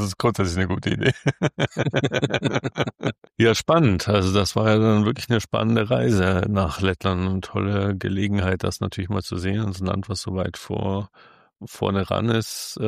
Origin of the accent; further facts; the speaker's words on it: Germany; ich bin Deutscher, ganz offensichtlich, ich habe keinen Akzent oder keinen so deutlichen Akzent